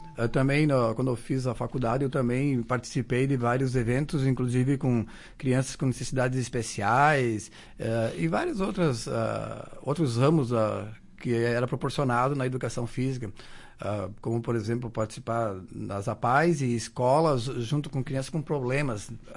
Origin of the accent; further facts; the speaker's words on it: Marau, Rio Grande do Sul, Brazil; eu sou natural de Marau, nasci na Santa Helena, sou filho de Marau, como se diz, né? Nasci na Santa Helena, minha família é tradicional, somos em 9 irmãos